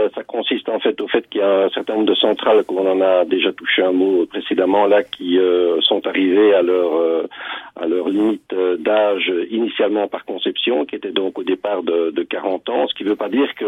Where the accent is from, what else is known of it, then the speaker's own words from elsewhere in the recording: Belgium; moi je suis belge, j'ai travaillé à la Commission européenne.